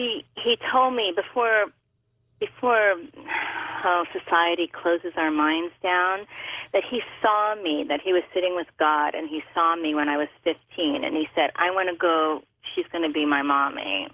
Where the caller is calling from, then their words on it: Encinitas, California, United States; I'm calling from Encinitas, California.